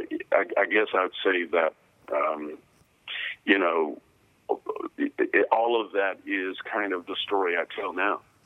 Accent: Jefferson City, Missouri, United States; And then, you know, growing up in Jefferson City, I grew up around the Buffalo mm-hmm. Soldiers.

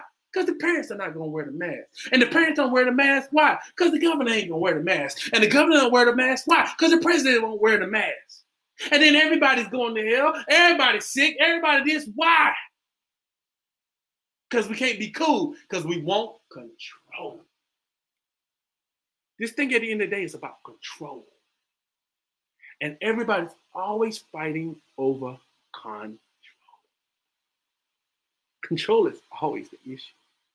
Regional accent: United States; I'm American. I do whatever I want to do.

